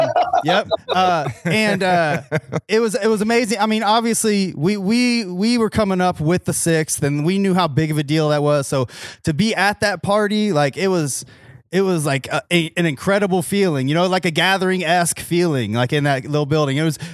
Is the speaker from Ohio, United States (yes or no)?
yes; Columbus, Ohio, United States; Oh yeah, dude, we're from Columbus. We're very well aware of that.